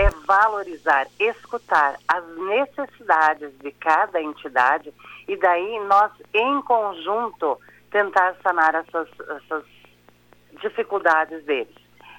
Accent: Panambi, Rio Grande do Sul, Brazil; aqui na cidade de Panambi, e é claro, depois de adolescente, em todos os nossos entidades do Rio Grande do Sul.

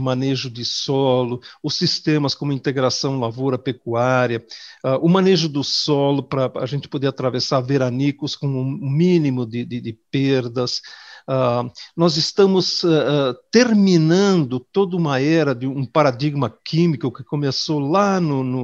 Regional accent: Rio Grande do Sul, Brazil; eu sou gaúcho, formei na Faculdade de Agronomia de Porto Alegre há 50 anos atrás.

